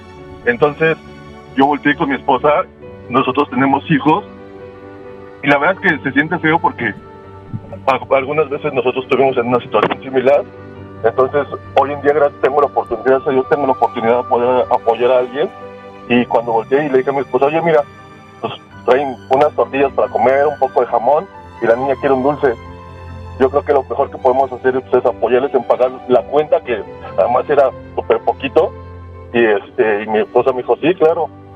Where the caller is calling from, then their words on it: Ecatepec, State of Mexico, Mexico; De Catepec.